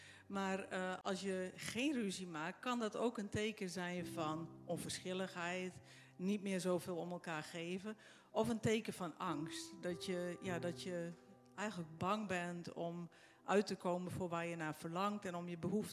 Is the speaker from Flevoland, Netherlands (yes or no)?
no; Friesland, Netherlands; born there; also born or lived in Curaçao; op Curaçao ooit getrouwd, ver weg van Friesland, waar ik ben geboren. En ons gezin is daar ook geboren op Curaçao. En in 2009 zijn we teruggekomen naar Nederland. En sindsdien wonen we hier